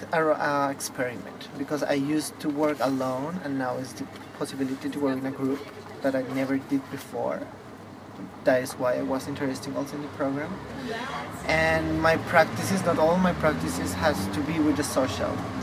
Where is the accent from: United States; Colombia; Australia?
Colombia; English is a second language; My background, because I come from Colombia, and in Colombia, art had a little a huge impact in the social.